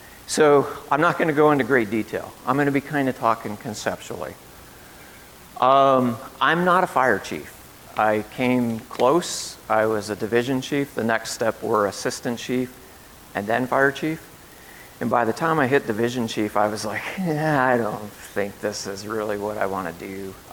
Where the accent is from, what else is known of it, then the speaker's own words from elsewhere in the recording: Ireland; as I said, I'm Irish, I could go an hour and a half.